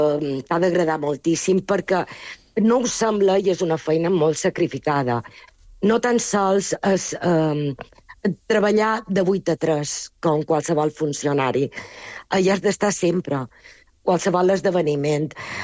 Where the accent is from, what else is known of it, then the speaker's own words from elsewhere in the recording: Palma, Balearic Islands, Spain; Que sí, som de Palma